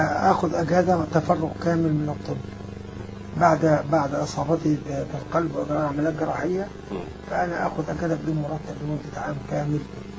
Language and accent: Arabic; Beni Suef Governorate, Egypt; انتقلت من إسكندرية بعد أن انتهيت، عدت مرة ثانية إلى محافظتي بني سويف